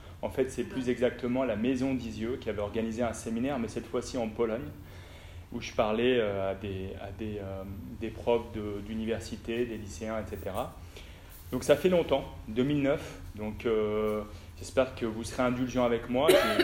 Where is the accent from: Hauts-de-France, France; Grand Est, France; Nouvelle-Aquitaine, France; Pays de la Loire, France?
Hauts-de-France, France; Lens; Moi, je viens du nord de la France, à Lens, il y en a énormément.